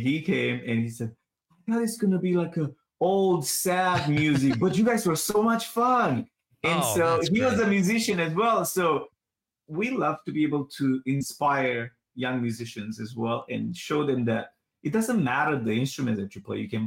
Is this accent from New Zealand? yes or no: no; Romania; now in United States; I'm originally from Romania, and I think I've seen more of United States than a lot of Americans have seen.